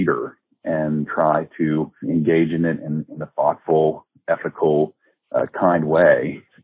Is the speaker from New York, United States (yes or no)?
no; Somerset, Pennsylvania, United States; I'm from Somerset, Pennsylvania.